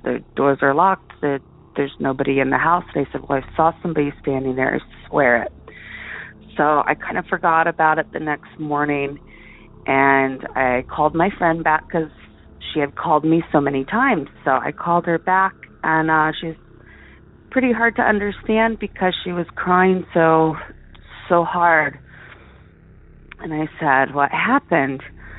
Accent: Portland, Oregon, United States; now in Girdwood, United States; I'm from Girdwood, Alaska. Originally, I'm from Portland, Oregon

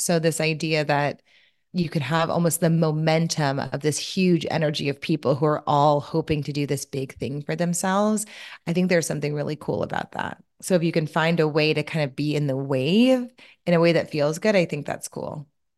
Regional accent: Louisiana, United States; I'm from Louisiana. So my mom does a lobster boil and we cover the table in paper

